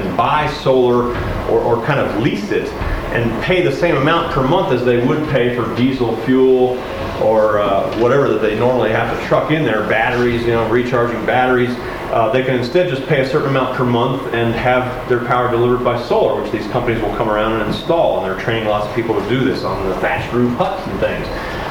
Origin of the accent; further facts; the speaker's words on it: Virginia, United States; now in California, United States; I come from Virginia, and I miss the fall colors. We do get them in California